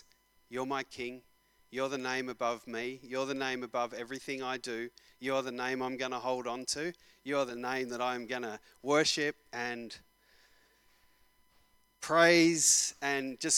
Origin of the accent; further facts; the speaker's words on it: East Coast, Australia; also born or lived in New Zealand; now in Perth, Australia; my family from New Zealand rather, back to Australia, to a place we'd never been before, to Perth. I grew up on the East Coast, forgive me, but we're here now.